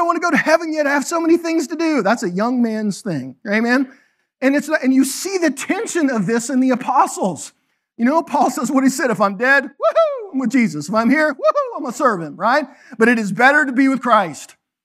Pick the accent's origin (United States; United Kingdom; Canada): Canada; We're going to play hockey because I'm Canadian.